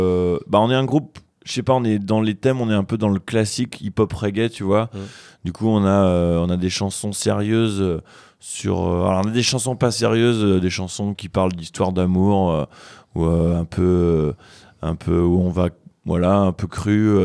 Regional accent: Paris, Île-de-France, France; moi je suis de Paris ici, on habite tous dans la campagne, tout ça. Moi j'habite dans une yourte

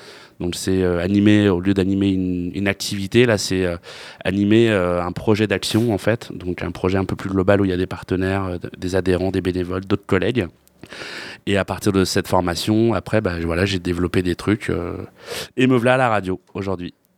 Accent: Paris, Île-de-France, France; also born or lived in La Garenne-Colombes; moi, je suis né à côté de Paris, à la Garenne Colombes. Voilà, j'ai grandi à Paris jusqu'à mes 9 ans, 9-10 ans. Et après, on est arrivé à Guerre, où, en fait, dans le village de ma mère

